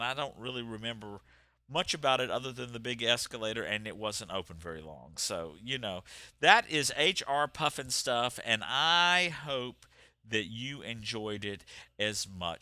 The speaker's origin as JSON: {"language": "English", "town": "Atlanta", "region": "Georgia", "country": "United States", "tie": "born or raised there", "said": "And y'all, I grew up in Atlanta"}